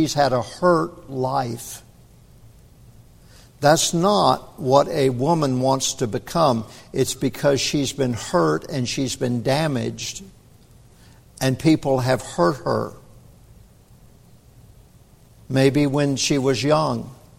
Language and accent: English; Southern United States, United States; I'm from the Bible Belt. I don't know anything about that.